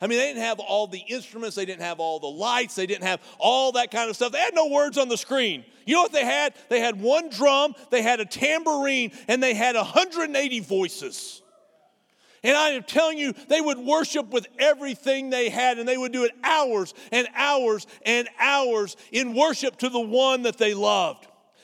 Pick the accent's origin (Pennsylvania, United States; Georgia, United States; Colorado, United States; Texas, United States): Texas, United States; Pampa; I grew up in the Texas panhandle, and I know I make Pampa sound like this really, really, really small town. It really wasn't. I mean, it was like a 30,000-person oil town.